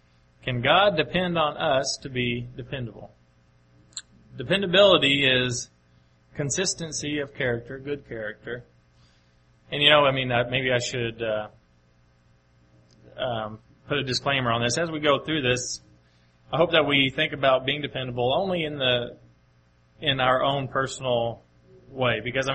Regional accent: Mayfield, Kentucky, United States; I remember growing up in Mayfield, Kentucky, and I was homeschooled.

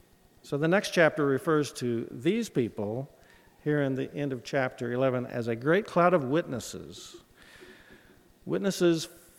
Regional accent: Missouri, United States; So, once again, I come from Missouri. You know, we were a border state. It's a place that I love dearly.

